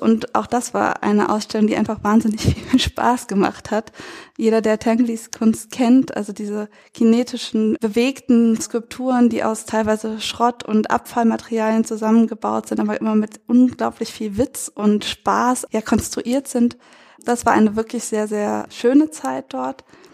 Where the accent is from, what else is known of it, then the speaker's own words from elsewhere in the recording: North Rhine-Westphalia, Germany; Ich komme ja aus dem Rheinland, also genau dem Niederrhein